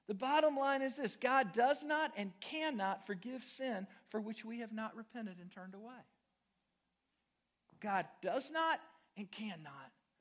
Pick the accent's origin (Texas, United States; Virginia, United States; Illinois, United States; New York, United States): Illinois, United States; Du Quoin; I grew up in DuQuoin, Illinois, but I grew up in town.